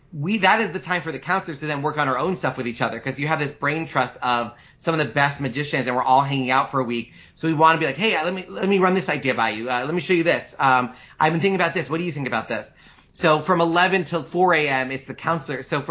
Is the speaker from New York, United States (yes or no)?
yes; New York, United States; That was where they took us to celebrate, because I grew up in Long Island. So the seniors at Lawrence High School got to go to Kutcher's for a weekend